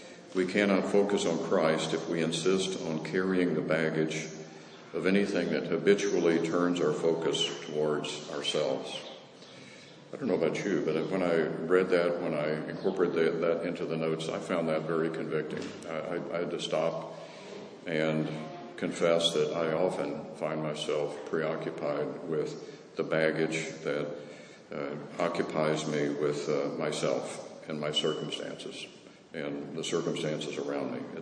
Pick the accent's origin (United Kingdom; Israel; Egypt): United Kingdom; Scotland; and I not being Irish, I'm Scottish, but not being Irish, I won't attempt to pronounce it